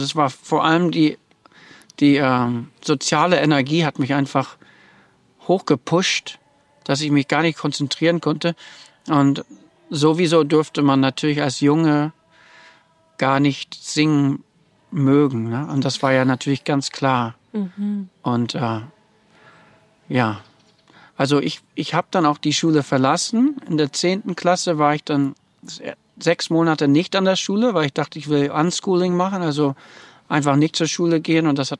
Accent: Vermont, United States; German is a second language; im Wald, wo ich dann eben aufgewachsen bin in Vermont, USA, im Neuengland.

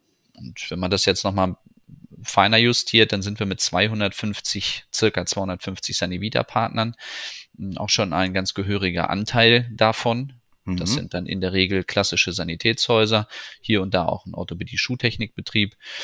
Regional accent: Nienburg, Lower Saxony, Germany; born there; now in Karlsruhe, Germany; Bin geboren also, in Nienburg bei Hannover.

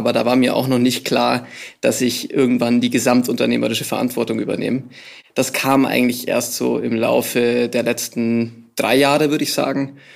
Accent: Schwabmünchen, Bavaria, Germany; ich bin in Schwabünchen aufgewachsen. Das ist der Ort, an dem auch das Unternehmen seinen Hauptsitz hat.

